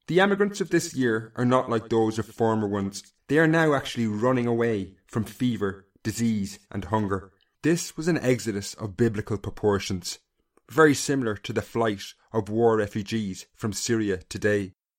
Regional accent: Castlecomer, County Kilkenny, Ireland; This, for example, is an extract from a letter written in Melbourne, Australia, to my hometown of Castlecomer.

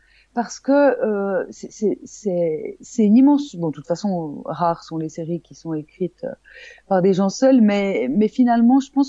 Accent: Switzerland; en plus je venais de Suisse, ce qui faisait qu'avec ça tu faisais d'une pierre trois coups, tu avais quelqu'un qui venait de l'étranger

